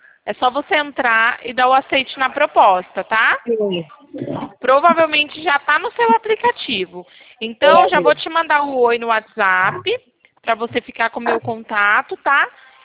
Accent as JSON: {"language": "Portuguese", "town": "Porto Ferreira", "region": "São Paulo", "country": "Brazil", "said": "Eu sou aqui de Porto Ferreira, fica no interior de São Paulo."}